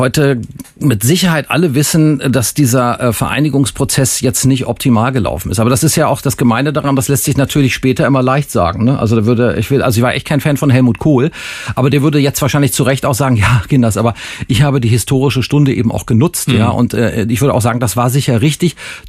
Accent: West Germany, Germany; Dachte, also ganz schön nett von mir als Wessi.

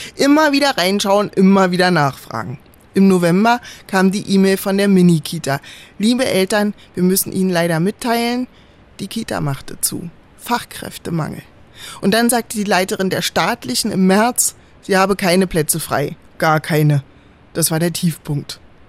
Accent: East Germany, Germany; Ich bin aus dem Osten, mir sind staatliche Kindergärten einfach näher.

